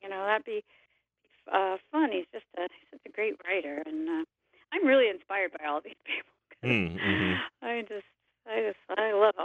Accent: Los Angeles, California, United States; I'm from Los Angeles, and many, many years ago, I moved up north and lived in Camp Meeker for 1 year, almost a year to the day, and then I moved back to Los Angeles.

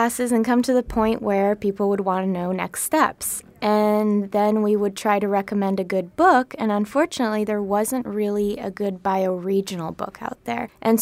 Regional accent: Finland; moved away; I grew up in Finland where foraging's pretty common. Most people go out with their families to get mushrooms and wild berries, so it was always a part of my life there.

